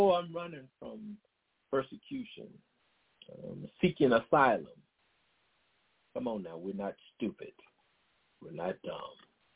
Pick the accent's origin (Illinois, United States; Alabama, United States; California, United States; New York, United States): Illinois, United States; Chicago; My sister, when I was growing up in Chicago, she was a member of the Guardian Angel